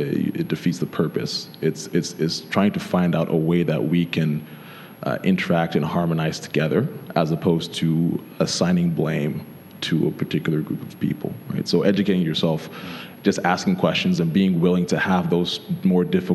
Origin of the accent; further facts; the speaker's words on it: the South, United States; I grew up in the States, and so I grew up in the South.